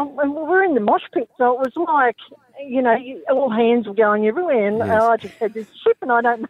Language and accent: English; Cootamundra, New South Wales, Australia; I went to see … in my hometown of Cootamundra